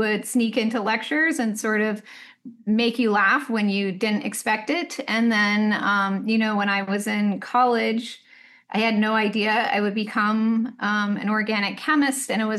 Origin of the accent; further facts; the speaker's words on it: Bar Harbor, Maine, United States; I mean, I feel like I grew up in one of the most beautiful places in the country. I grew up in Bar Harbor, Maine.